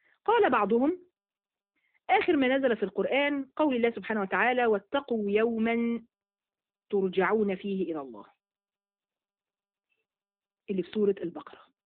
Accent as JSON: {"language": "Arabic", "country": "Egypt", "said": "فأنا مصرية."}